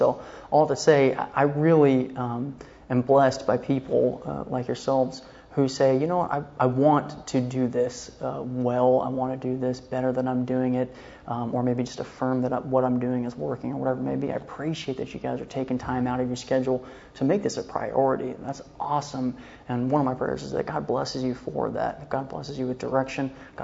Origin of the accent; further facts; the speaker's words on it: San Diego, California, United States; which I grew up in San Diego originally.